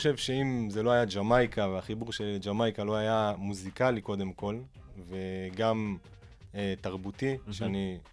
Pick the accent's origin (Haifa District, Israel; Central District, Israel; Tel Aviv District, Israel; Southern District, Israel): Central District, Israel; Rishon LeZion; moved away as an adult; now in Kingston, Jamaica; אני במקור מראשון לציון, חולון, ראשון לציון. למדתי במכללת ספיר, עברתי לדרום. הייתי גר בסדרות משהו כמו 5 שנים. התחתנתי וטסתי באמת ל-relocation לקינגסטון.